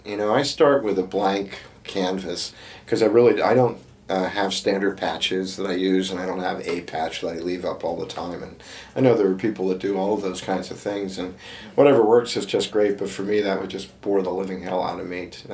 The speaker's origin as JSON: {"language": "English", "region": "East Coast", "country": "United States", "tie": "born or raised there", "moved": "yes", "lives_now": "West Coast, United States", "said": "That's why I moved from the East Coast, where I grew up, to the West Coast, where I've lived ever since, because I wanted to distance myself from Europe."}